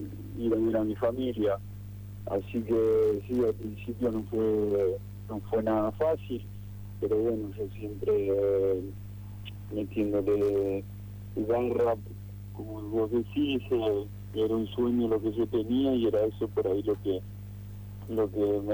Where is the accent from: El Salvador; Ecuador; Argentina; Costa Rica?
Argentina; Tafí, Tucumán; now in France; Tengo 27 años, soy de Progreso, en Tafí, y cerquita de la capital. Y bueno, allá hace 8 años que estoy jugando en el fútbol francés.